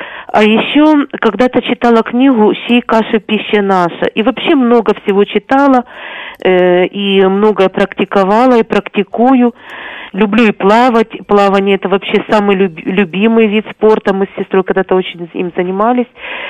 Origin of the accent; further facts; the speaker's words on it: Kyiv, Ukraine; я из Киева